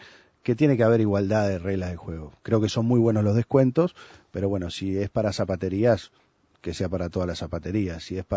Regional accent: Canelones, Uruguay; yo soy de Canelones, vivo en la costa

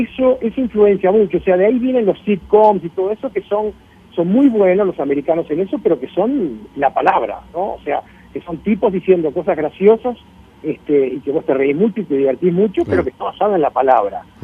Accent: Uruguay; moved away as an adult; now in Brazil; para mí como uruguayo

